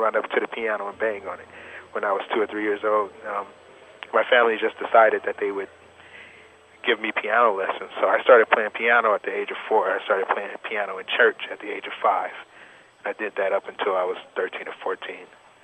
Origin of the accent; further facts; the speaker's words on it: Oakland, California, United States; Yeah, I'm from Oakland.